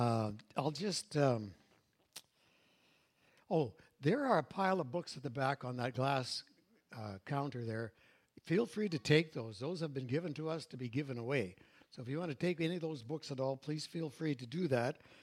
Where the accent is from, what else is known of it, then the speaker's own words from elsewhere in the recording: Canada; There are benefits of being a Canadian.